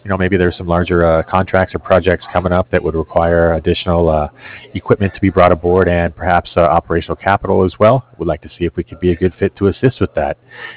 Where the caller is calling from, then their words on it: Cardiff, Wales, United Kingdom; I'm calling from Cardiff.